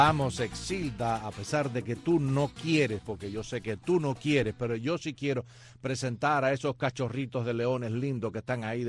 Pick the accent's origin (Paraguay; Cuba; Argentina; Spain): Cuba; now in Finland; Y yo estoy en Finlandia, y yo soy el cubano de Finlandia.